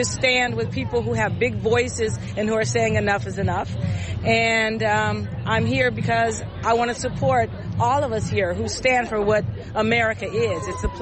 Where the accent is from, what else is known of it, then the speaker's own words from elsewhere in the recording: Los Angeles, California, United States; now in Hayward, United States; I live in Hayward. I work in Alameda. I'm originally from Los Angeles, born and raised.